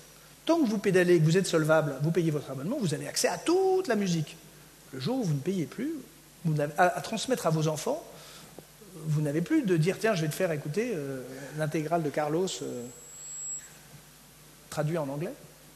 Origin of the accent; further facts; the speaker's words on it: Paris, Île-de-France, France; Alors, moi, en tant que bon parisien, je conduis jamais, hein